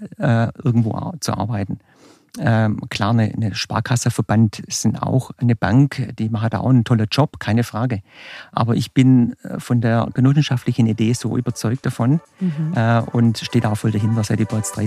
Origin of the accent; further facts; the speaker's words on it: Oberhof, Thuringia, Germany; Aus meinem Heimatort Oberhof, da kommen wir jetzt gleich drauf zu sprechen